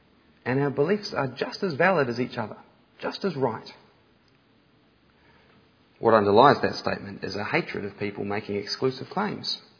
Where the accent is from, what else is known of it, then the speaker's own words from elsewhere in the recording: Canterbury, New Zealand; accent: hint of Australian; I may have a hint of an Australian accent, I am not Australian. This is my home. This is where I'm from. This is where I have grown up. And if it were possible, I'd never leave here.